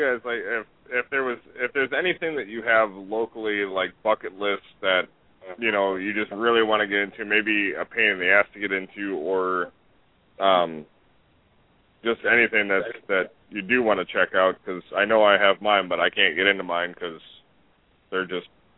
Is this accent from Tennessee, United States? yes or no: no; Houston, Texas, United States; For the Houston. The Houston folk. My hometown folk, not my second family folk.